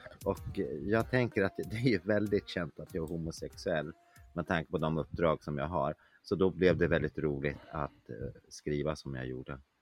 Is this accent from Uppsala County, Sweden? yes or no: no; Hallsberg, Örebro County, Sweden; jag är född i Hallsberg, uppväxt där. Tillhör en så kallad Hallsbergssläkt.